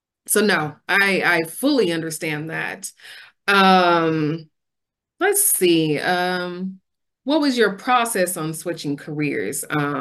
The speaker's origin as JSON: {"language": "English", "region": "California", "country": "United States", "said": "I'm from California, so I'm a mountain girl."}